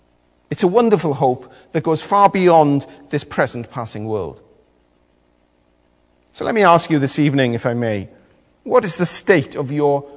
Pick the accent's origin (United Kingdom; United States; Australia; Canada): United Kingdom; Wales; I'm Welsh, so I'm not going to worry.